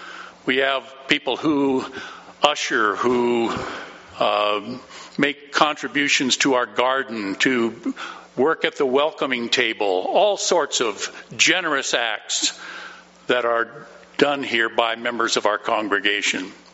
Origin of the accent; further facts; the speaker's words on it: Rochester, Washington, United States; And I grew up in Rochester, just a short distance away